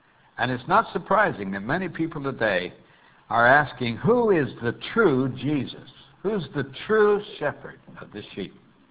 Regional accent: Montana, United States; I grew up in Montana, where there's lots of sheep.

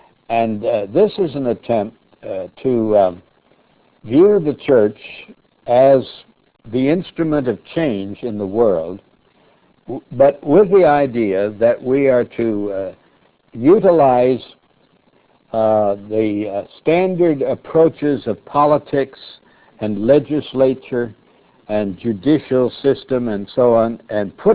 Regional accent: Montana, United States; Now, I come from Montana, where there's lots of sheep, and I've seen a lot of sheep herders, but I've never seen one that sent his sheep out into the midst of wolves.

